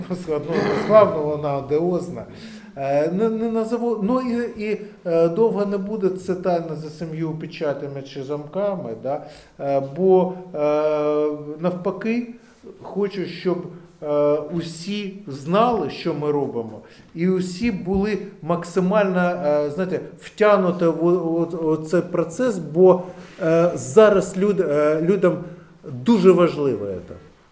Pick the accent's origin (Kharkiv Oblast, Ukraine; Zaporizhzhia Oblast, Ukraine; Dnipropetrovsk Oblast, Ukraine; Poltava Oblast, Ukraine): Kharkiv Oblast, Ukraine; Kharkiv; коли ми відстоюємо наш Харків, наше рідне місто